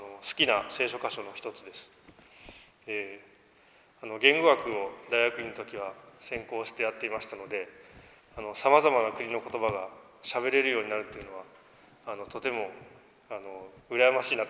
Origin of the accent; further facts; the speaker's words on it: Kansai, Japan; まあ、先生の関西弁を聞いているとですね、あ、なんか落ち着くなというふうに思うわけです。やっぱりふるさとの言葉だなというふうに思います。